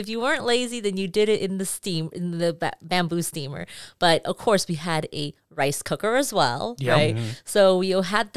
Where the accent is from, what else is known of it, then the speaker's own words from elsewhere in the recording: California, United States; for me, growing up as a kid, you know, growing up in Central California and, you know, coming from an immigrant family and, you know, we primarily ate rice every day, right?